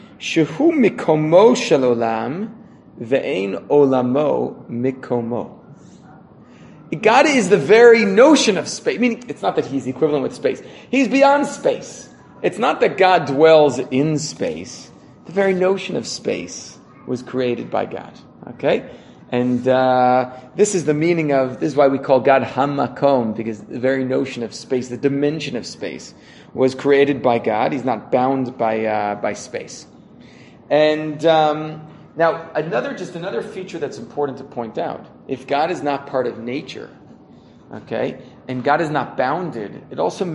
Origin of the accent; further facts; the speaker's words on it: Teaneck, New Jersey, United States; Ah, okay. I grew up in Teaneck, Fairleigh Dickinson University. Okay.